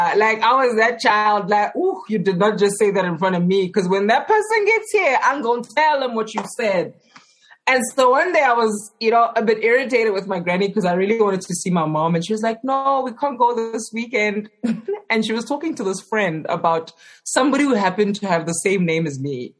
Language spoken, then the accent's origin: English; Johannesburg, Gauteng, South Africa; I grew up in Johannesburg, specifically in Alexandra. And then, yeah, we've moved around as a family, but I'm still based in Johannesburg right now.